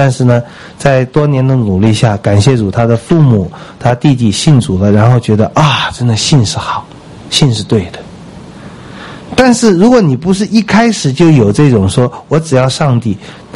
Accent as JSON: {"language": "Chinese", "country": "China", "said": "我们中国人翻译的很有意思，我们中国人也有人反对这个翻译"}